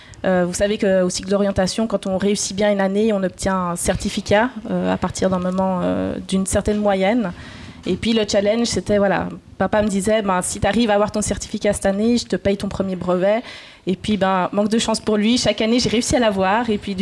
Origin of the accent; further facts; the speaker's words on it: Valais, Switzerland; Mes origines, je suis valaisanne, d'où mon caractère des fois un peu tranché, on va dire. Valaisanne et voilà, Suisse, 100%.